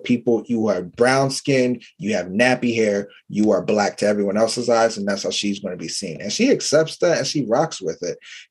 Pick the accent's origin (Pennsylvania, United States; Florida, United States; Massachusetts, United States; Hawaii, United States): Pennsylvania, United States; Philadelphia; So with me, I think I came from Philadelphia where it's, you know, it's 50% black and then 50% everything else, white, Latino, Asian, Jamaican.